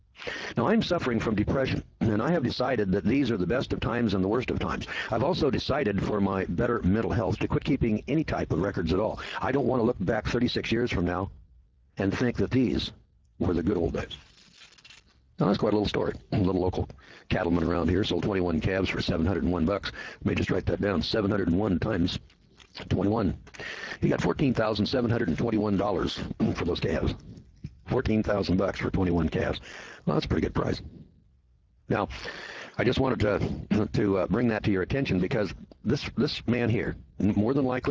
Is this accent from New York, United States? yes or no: no; California, United States; I'm an old real estate guy and I was from the Bay Area and I can remember when the average rent was $235 a month back about 1970.